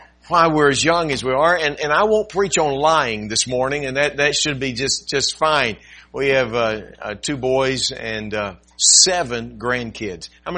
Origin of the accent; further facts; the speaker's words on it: Texas, United States; I'm originally from Texas, and my wife is originally a Florida girl.